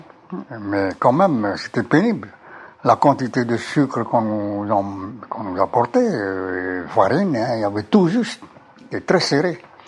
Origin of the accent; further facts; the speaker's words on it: France; Pour rester français, je dois rester sous le gouvernement que le peuple a demandé.